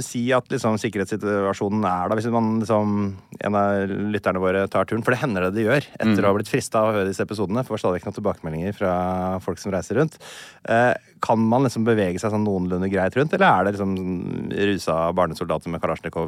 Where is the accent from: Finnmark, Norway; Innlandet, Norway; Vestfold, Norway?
Vestfold, Norway; Stokke; jeg er fra Stokke i Vestfold